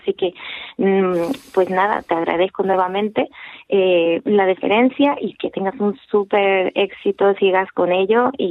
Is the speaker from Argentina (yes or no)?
no; Casar de Cáceres, Extremadura, Spain; yo feliz porque el Casar de Cáceres es mi pueblo y mi gente